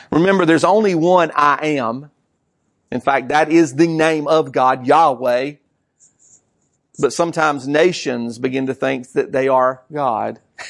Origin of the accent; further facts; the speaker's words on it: United States; I can't relate to that as an American, right?